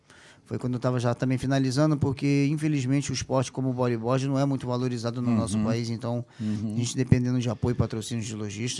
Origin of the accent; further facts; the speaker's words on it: Rio de Janeiro, Brazil; Sim, nasci aqui em Botafogo